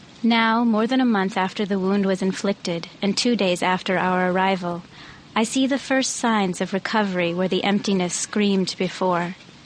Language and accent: English; Kansas, United States; moved away as an adult; also born or lived in New York; now in Boston, United States; I was born and raised in Kansas, but for the last 11 years, I have been a New Yorker.